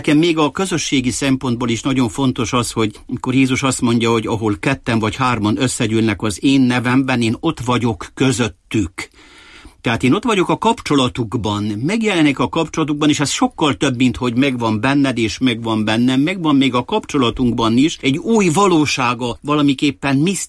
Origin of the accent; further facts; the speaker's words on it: Székely Land, Romania; now in Timișoara, Romania; jó volt így lenni itt, mint székelyember, mint temesvári